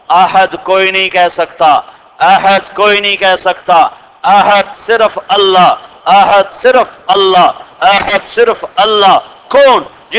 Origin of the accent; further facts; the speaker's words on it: Tulamba, Punjab, Pakistan; میں نے کہا میرا گاؤں ادھر ہے, مجھے پتا ہے میں ادھر گیا ہوں, وہ میرا جمع جایا تلمبا.